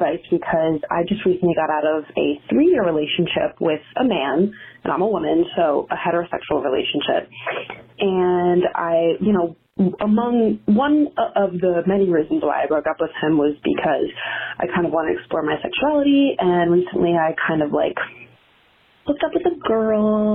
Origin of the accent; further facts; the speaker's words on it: New Jersey, United States; I'm from New Jersey.